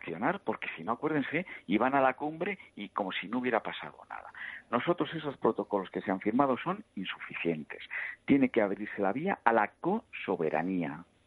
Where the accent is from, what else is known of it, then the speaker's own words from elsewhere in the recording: Ávila, Castile and León, Spain; Soy de Ávila. Soy de Ávila y los de Ávila pues estamos destinados a lo difícil, ¿verdad?